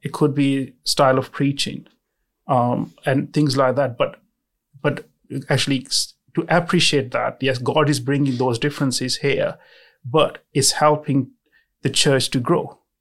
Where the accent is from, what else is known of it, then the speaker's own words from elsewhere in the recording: Pakistan; I think that is that I'm not giving up on my identity as a Pakistani Christian.